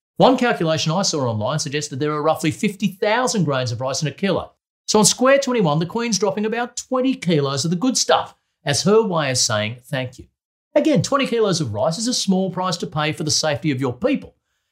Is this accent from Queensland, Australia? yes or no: no; New South Wales, Australia; in my home state of New South Wales in Australia